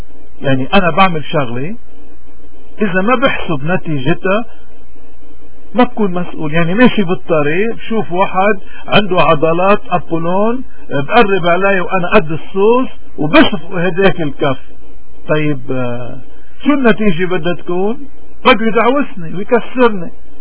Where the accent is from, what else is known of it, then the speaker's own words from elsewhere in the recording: Lebanon; اذا نحن اليوم شو مشكلتنا كلبنانيين؟